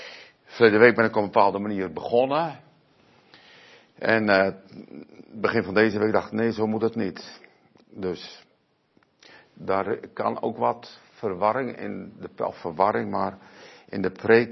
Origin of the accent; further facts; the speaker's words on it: Urk, Flevoland, Netherlands; want ik kom uit Urk en daar woont zeevolk.